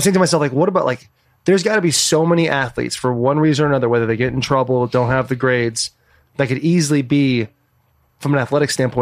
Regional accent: Arizona, United States; also born or lived in Michigan; I grew up in Arizona, so there was never a thought of a tornado, and I went to Michigan, said that already.

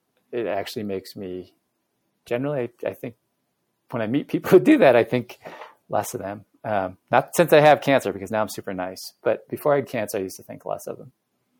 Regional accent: Montana, United States; I'm from Montana

